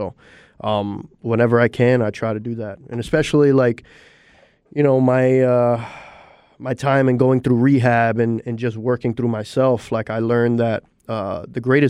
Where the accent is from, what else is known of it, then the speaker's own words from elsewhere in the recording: New York City, New York, United States; as a kid growing up in New York City, you know, my life was a whirlwind, to say the least